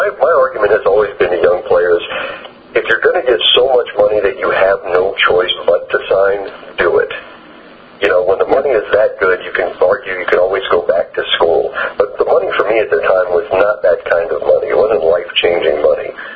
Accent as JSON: {"language": "English", "town": "Hollywood", "region": "Florida", "country": "United States", "tie": "born or raised there", "said": "I grew up in Hollywood, Florida, and I was a bowler, of all things, when I was a little boy."}